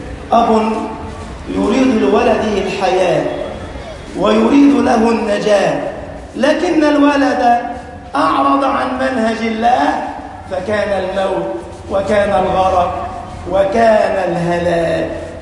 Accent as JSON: {"language": "Arabic", "country": "Egypt", "said": "اللهم اجعل بلدنا مصر أمنا أمانا، سخاء رخاء، وسائر خير بلاد المسلمين"}